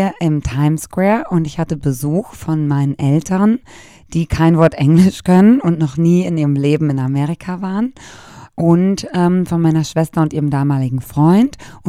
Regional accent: North Rhine-Westphalia, Germany; Wir kommen ja aus Münsterland, da ist Dortmund ja nicht so weit.

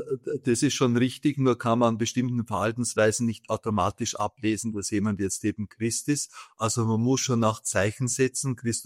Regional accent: Austria; ich bin Österreicher

